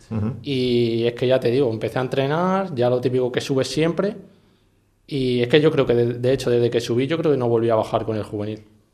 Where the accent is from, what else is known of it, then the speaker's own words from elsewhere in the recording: Alcorcón, Community of Madrid, Spain; also born or lived in Guadalajara; yo empiezo jugando al fútbol sala en Guadalajara, porque yo, bueno, nací ahí, pero a los 12 años me fui para Alcorcón y es verdad que, o sea, me considero más madrileño que de Guadalajara, la verdad.